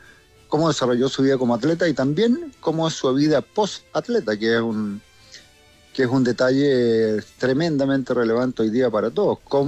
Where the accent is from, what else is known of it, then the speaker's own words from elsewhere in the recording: Chile; de ser chileno, orgulloso de lo que vi en mi país